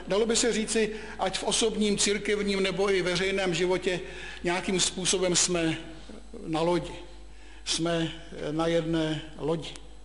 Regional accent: Brno, South Moravian Region, Czechia; Tomu se jako Brňák smát nemůžu, pochopitelně.

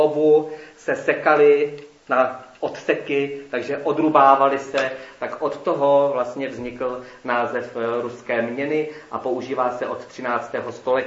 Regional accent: Central Bohemian Region, Czechia; to byl družební jakoby okresu Nymburk, odkud pocházím

